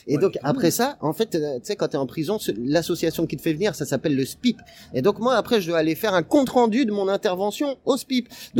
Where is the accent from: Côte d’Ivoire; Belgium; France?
France; Lyon, Auvergne-Rhône-Alpes; c'était une prison à Lyon, moi je suis originaire de Lyon.